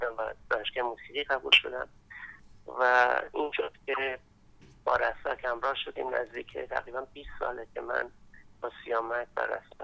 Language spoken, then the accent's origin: Persian; Kermanshah, Iran; من اصالتا کرمانشاهی هستم و در فرهنگ کردستان متولد شدم در واقع.